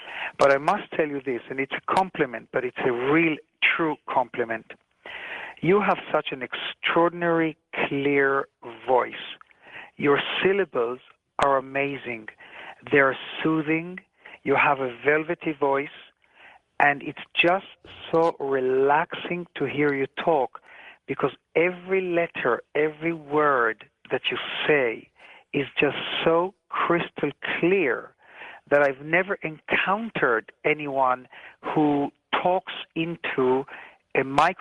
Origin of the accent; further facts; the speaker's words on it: Tel Aviv, Tel Aviv District, Israel; I'm an Israeli. I was born in Tel Aviv, and it was the best country to produce such a show.